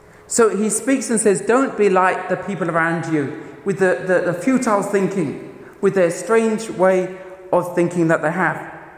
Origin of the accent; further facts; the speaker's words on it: England, United Kingdom; when I grew up in England, one of the things that we often had on the television were advertisements